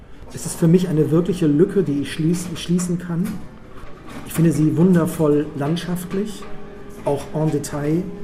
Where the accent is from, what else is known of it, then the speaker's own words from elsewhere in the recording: Bavaria, Germany; Und wenn man sich als Bayer zu erkennen gibt, der nicht bayerisch spricht, ich kann zwar bayerisch sprechen, aber ich tue es natürlich nicht auf der Straße, dann sind sie immer sehr überrascht, dass ich tatsächlich, wie Sie gerade sagen, aus dem tiefsten Bayern komme.